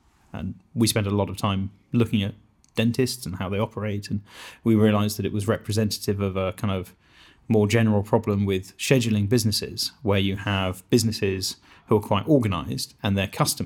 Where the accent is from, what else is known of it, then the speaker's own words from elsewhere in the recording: Cambridge, East of England, United Kingdom; I grew up here in Cambridge, and I'd be writing to companies on the Science Park that I thought were interesting, asking for a job doing literally anything.